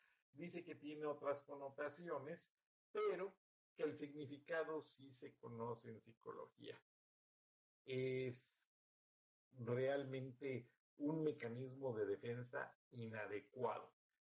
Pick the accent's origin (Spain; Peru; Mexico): Mexico; los mexicanos nos quejamos, pero nos dejamos.